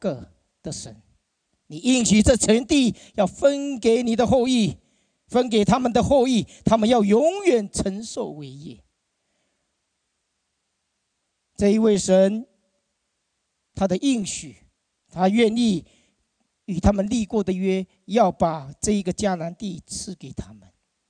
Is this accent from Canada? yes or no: no; Taiwan; 我小时候我是从台湾来